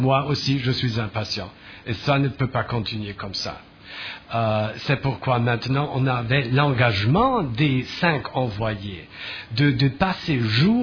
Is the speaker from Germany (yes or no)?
yes; Germany; French is a second language; Je viens de l'Allemagne.